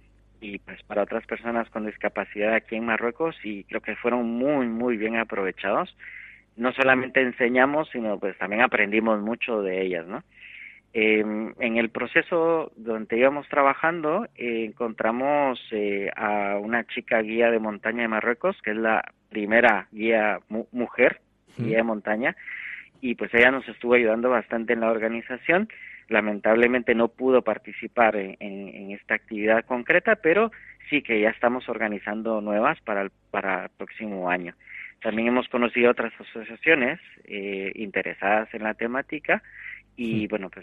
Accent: Guatemala; en mi tierra, en Guatemala, también la hay

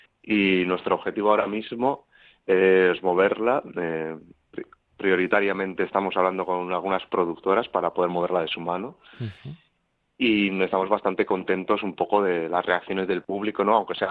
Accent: Leioa, Basque Country, Spain; yo soy de Leioa, yo he nacido y he vivido en Leioa casi toda mi vida.

